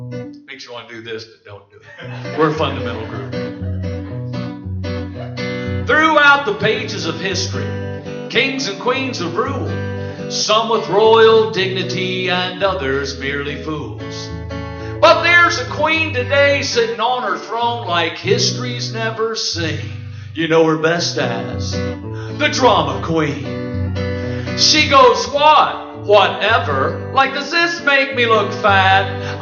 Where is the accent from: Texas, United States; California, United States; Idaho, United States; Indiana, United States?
Indiana, United States; We started in Connersville, Indiana. I grew up in Indiana